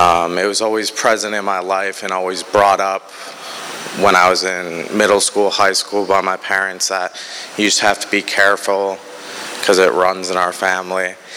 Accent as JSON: {"language": "English", "region": "Wisconsin", "country": "United States", "tie": "born there", "said": "I was born in Wisconsin, and I grew up with two parents who didn't have any issues with substances"}